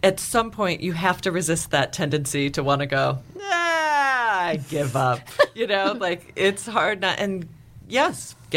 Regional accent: Chicago, Illinois, United States; Mainly in Chicago.

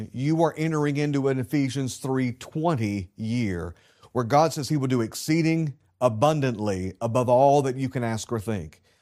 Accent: North Carolina, United States; I say howdy. I'm from North Carolina.

